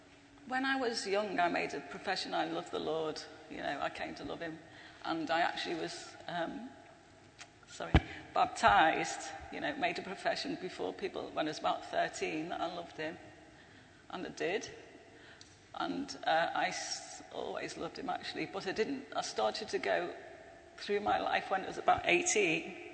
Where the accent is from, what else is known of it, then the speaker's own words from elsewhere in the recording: North West England, United Kingdom; born there; Well, I was born in just outside Liverpool